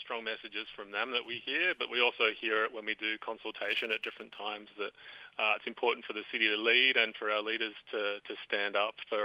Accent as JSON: {"language": "English", "town": "Sydney", "region": "New South Wales", "country": "Australia", "tie": "born there", "said": "But I was born down here in Sydney, and I work for City of Sydney Council on Gadigal land."}